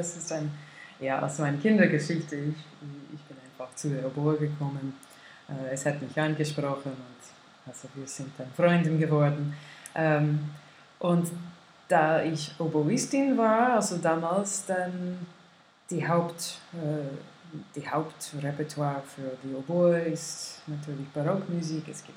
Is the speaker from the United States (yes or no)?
yes; California, United States; German is a second language; Ich komme aus San Francisco-Gegend, was ein sehr bedeutendes Zentrum für alte Musik ist in den USA.